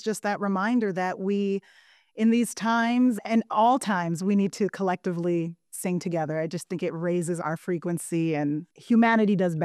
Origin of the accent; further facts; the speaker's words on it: New Hampshire, United States; I was raised in New Hampshire